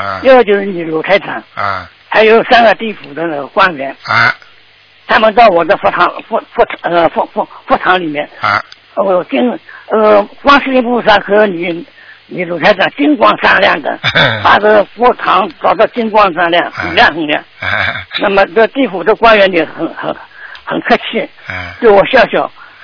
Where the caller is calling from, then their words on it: Shanghai, China; 我是上海的， 而且我是大陆上海的，而且是个人自修的心理法门的，夫妻俩人双修。